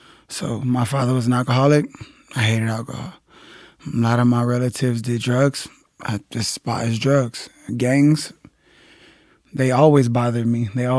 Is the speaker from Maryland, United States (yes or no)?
no; Los Angeles, California, United States; also born or lived in Inglewood / Hawthorne / Burbank; I was born and raised in South Central, specifically West Adams District, and we moved around a lot just to avoid certain gangs and violence, depending on the age, between Inglewood, South Central, Hawthorne, Burbank, you name it.